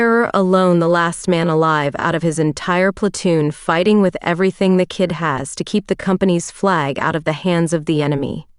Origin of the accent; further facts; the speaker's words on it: United States; At the end of the day, I'm American, but also a black man in America, so I'm obviously patriotic as fuck